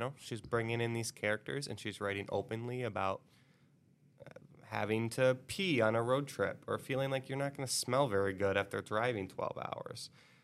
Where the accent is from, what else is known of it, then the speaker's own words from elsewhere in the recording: Alabama, United States; I grew up in Alabama.